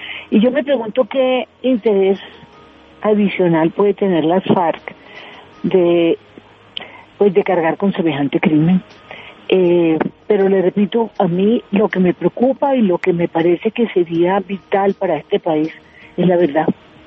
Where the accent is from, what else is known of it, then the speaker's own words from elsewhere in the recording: Colombia; como colombiana